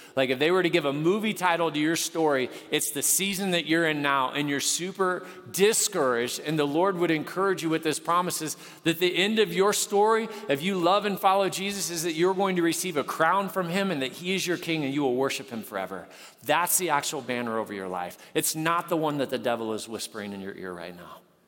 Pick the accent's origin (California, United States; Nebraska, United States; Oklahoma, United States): Nebraska, United States; Now, I grew up in Nebraska, and we would often drive to the farm, my grandparents' farm that I mentioned